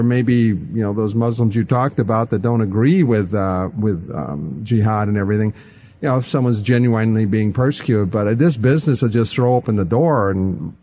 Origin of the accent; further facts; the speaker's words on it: United States; Well, speaking as an American, they don't even have any intention of abiding by our laws.